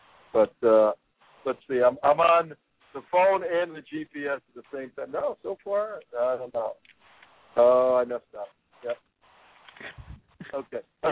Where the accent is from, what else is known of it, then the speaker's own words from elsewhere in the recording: Newark, New Jersey, United States; Well, I grew up in Newark, in the Italian section, North. But then right before the riots, we moved down the shore to Bricktown and Point Pleasant